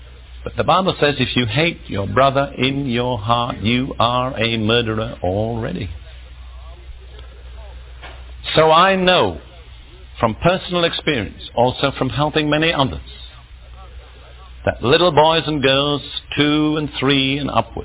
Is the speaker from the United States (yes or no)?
no; India; born there; I had bad spirits in me from the age of 2. I was born in India. I'll tell you a little bit about myself.